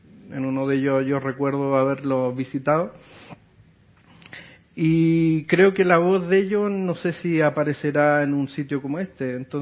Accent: Santiago, Santiago Metropolitan, Chile; Yo vengo de la comuna de San Joaquín, en Santiago, Chile, digamos, un poco la periferia.

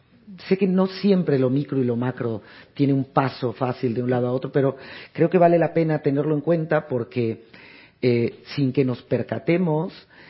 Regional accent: Puebla, Mexico; Yo soy de Puebla, una ciudad que en alguna época tuvo cierta relevancia ahí cerca de la Ciudad de México.

